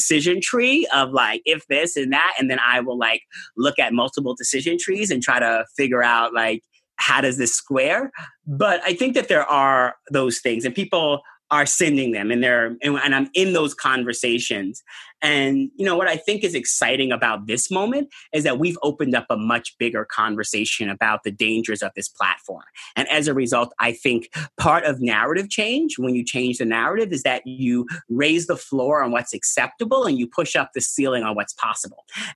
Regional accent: New York City, New York, United States; I hate going to DC. It's like not my favorite thing. I'm a New Yorker.

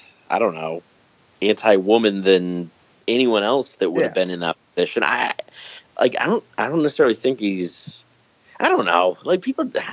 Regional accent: New York, United States; I know you don't necessarily care for me because I'm from New York

